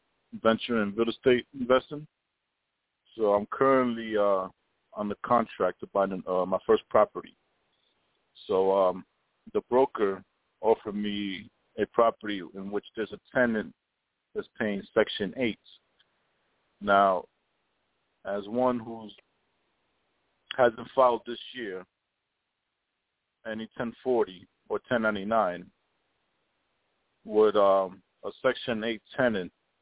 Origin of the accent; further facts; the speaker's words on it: New Jersey, United States; I'm from New Jersey.